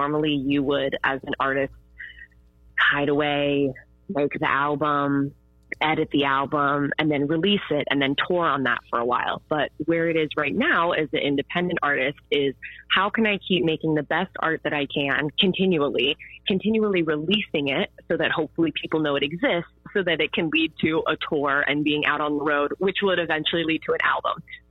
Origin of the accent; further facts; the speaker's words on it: Butler, United States; It is Butler, my hometown, my pride.